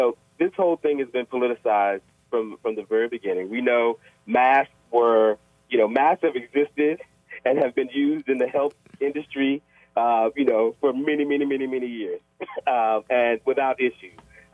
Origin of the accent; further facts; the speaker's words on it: Arkansas, United States; now in Maryland, United States; I can speak about Arkansas because I'm from Arkansas, though I currently live in Maryland.